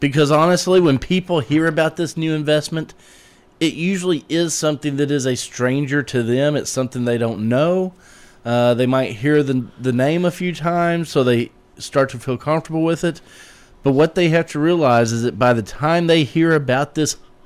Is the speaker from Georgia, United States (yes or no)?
yes; Atlanta, Georgia, United States; You know, I'm a Braves man. I came from Atlanta.